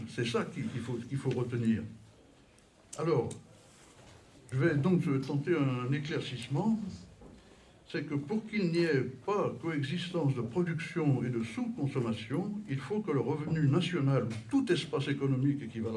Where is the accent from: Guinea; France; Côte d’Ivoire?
France; en ce qui me concerne, je suis français